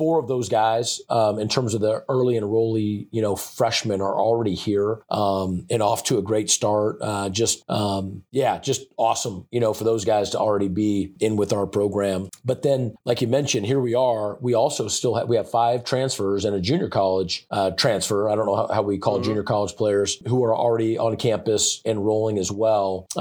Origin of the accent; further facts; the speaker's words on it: Washington, United States; from my home state, you know, of Washington.